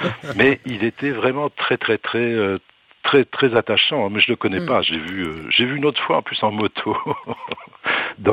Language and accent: French; Évreux, Normandy, France; born there; Mais moi, je suis né à Évreux à côté d'une base aérienne.